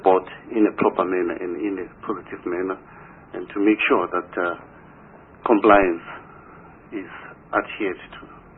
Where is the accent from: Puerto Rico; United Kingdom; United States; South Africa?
South Africa; Mpumalanga; I'm coming from Nell Street in Mpumalanga province